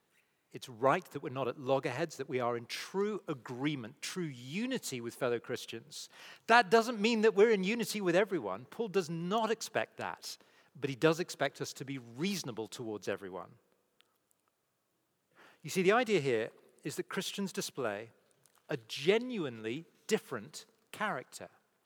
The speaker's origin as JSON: {"language": "English", "country": "United Kingdom", "said": "It's usually about sort of making sure that as British people we get access to enough tea every day and enough roast potatoes on Sundays."}